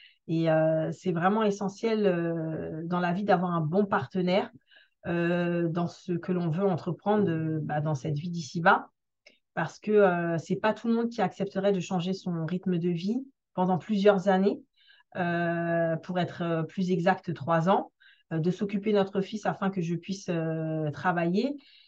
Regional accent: La Courneuve, Île-de-France, France; J'ai grandi en banlieue à La Courneuve.

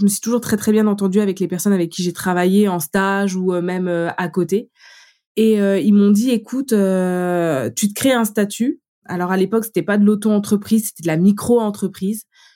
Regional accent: Vitré, Brittany, France; also born or lived in Laval; now in Paris, France; je viens de Vitré, j'ai été faire mes études à Laval et j'arrive à Paris

